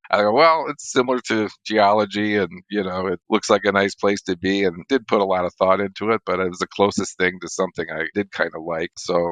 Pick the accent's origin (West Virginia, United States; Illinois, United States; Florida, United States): Illinois, United States; Yeah, I grew up in Northern Illinois. There wasn't a lot to do, basically surrounded by cornfields.